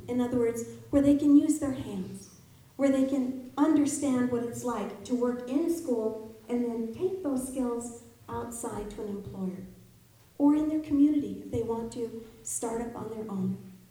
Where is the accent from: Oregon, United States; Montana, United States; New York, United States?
Montana, United States; Billings; I'm out of Billings, born and raised in Yellowstone County. My parents, my father's from Richland County, very small town. My mother grew up on the Crow Reservation. And I'm a fourth generation Montanan.